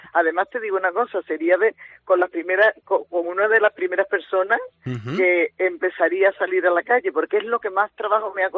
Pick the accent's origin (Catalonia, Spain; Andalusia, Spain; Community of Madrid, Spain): Andalusia, Spain; Seville; Soy de Sevilla.